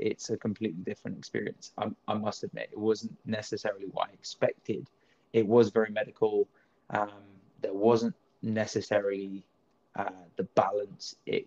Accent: Bournemouth, South West England, United Kingdom; I studied in Bournemouth. Actually, funny enough, which is my hometown.

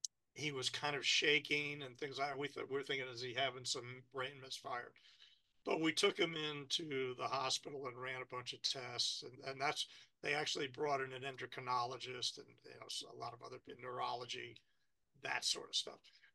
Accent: New York, United States; I'm Irish German from New York.

